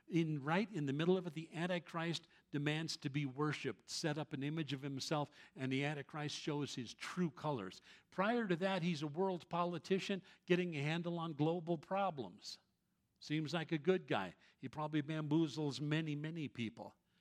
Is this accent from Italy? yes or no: no; Austria; I grew up in Austria, I was born in Austria